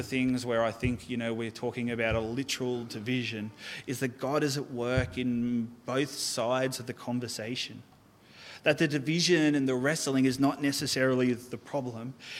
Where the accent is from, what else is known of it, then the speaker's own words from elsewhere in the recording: Orange, New South Wales, Australia; When I was younger, growing up in Orange, I attended the Uniting Church there.